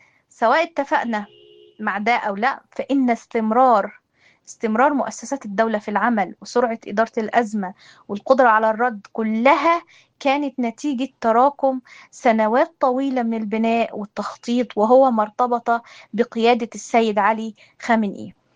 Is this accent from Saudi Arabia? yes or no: no; Egypt; فأنا كمصرية بشوف إننا مش بنتكلم عن رجل دين أو قائد سياسي فقط